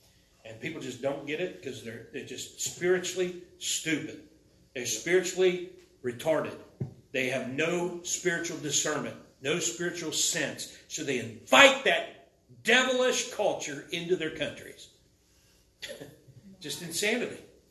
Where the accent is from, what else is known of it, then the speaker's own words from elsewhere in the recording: Portsmouth, Ohio, United States; born there; I was born in Portsmouth, Ohio.